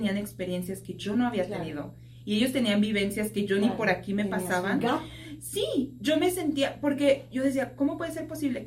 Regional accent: Mexico City, Mexico; yo soy de la Ciudad de México, centro y sur. La familia de mi mamá está en el sur de México.

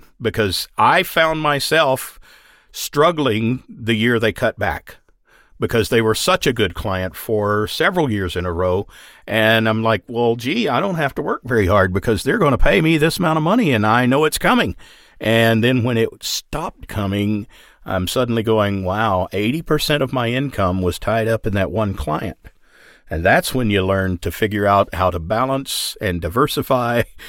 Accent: Texas, United States; accent: Texas; And I am naturally, I mean, I can clean up my Texas accent to a point, and I don't even think about it when I do.

